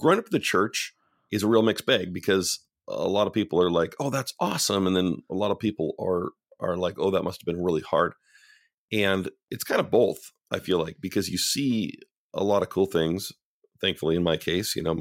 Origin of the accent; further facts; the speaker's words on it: Canada; I grew up in Canada.